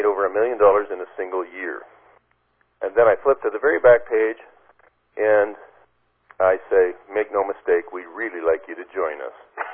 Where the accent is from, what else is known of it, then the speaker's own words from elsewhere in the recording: Toronto, Ontario, Canada; because I was from Toronto, and I moved out to Calgary to do my internship